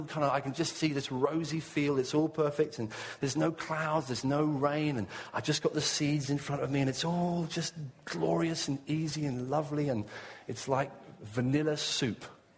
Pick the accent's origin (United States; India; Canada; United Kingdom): United Kingdom; England; When I was a young boy growing up in England